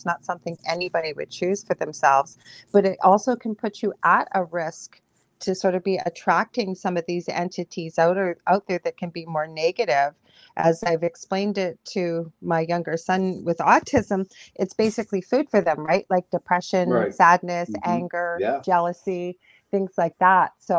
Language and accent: English; Canada; I'm from Canada.